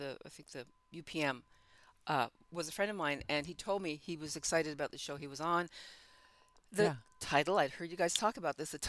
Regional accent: Ottawa, Ontario, Canada; also born or lived in West Indies; I was born in the West Indies, grew up in Ottawa

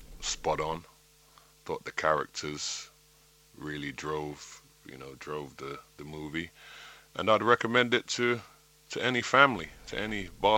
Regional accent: East Coast, United States; Well, going out to LA was a big event for me. I was from the East Coast and never really went.

